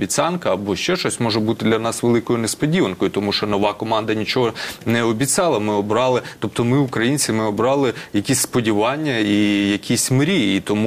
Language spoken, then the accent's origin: Ukrainian; Luhansk, Luhansk Oblast, Ukraine; Я з Луганська.